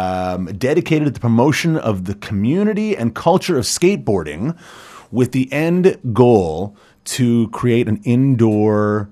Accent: Toronto, Ontario, Canada; I'm from Toronto. We call it Toronto.

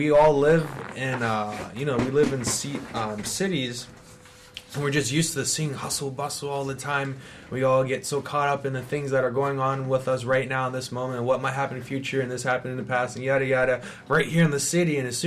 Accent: Vancouver, British Columbia, Canada; born there; No, I was born here in Vancouver. Okay. Yeah, but my dad's American, mother's Canadian, you know, so my dad's down in the States.

